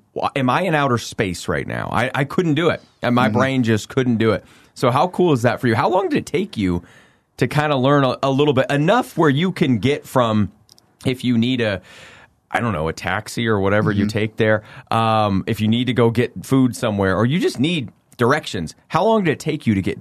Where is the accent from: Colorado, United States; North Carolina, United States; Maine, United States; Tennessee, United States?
Colorado, United States; Cheyenne Wells; That's a great point that you bring up too, because I grew up in Eastern Colorado